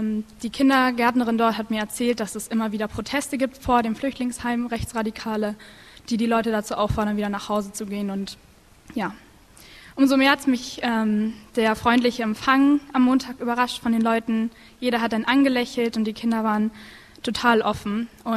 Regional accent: Berlin, Germany; born there; now in Munich, Germany; Ich bin in Berlin geboren, wohne aber in München.

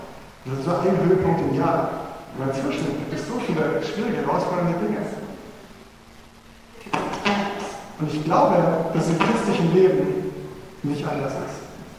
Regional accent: Munich, Bavaria, Germany; Als Münchner, da werde ich jetzt nicht

